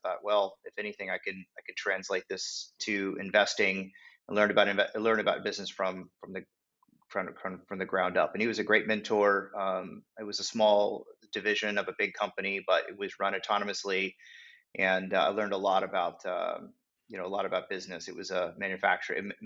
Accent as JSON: {"language": "English", "town": "San Diego", "region": "California", "country": "United States", "said": "But I'm from Southern California, And in Southern California, it's just there's not a very big industry for this business, especially in San Diego, where I'm from."}